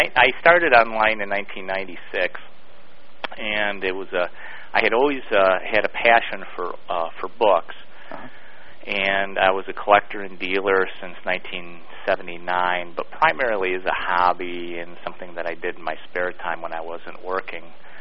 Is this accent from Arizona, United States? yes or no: no; Utica, New York, United States; also born or lived in Boston; Well, I was born in Utica, New York in 1957. So if you add up the years, you can tell how old I am. And I lived here for most of my life.